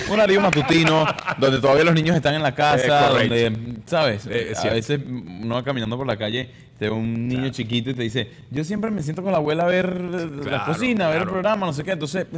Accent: Venezuela; muchos de nosotros somos venezolanos

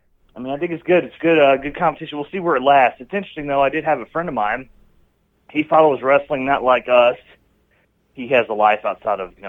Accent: United States; Of course, my hometown area Cardinals are in the mix of it, hopefully for a little while longer.

